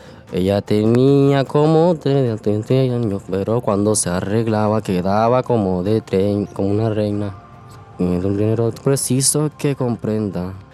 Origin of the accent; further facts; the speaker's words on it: Maturín, Monagas, Venezuela; Portuguese is a second language; tenho 16 anos de idade. Eu venho da Venezuela, estado Monagas, município Maturín.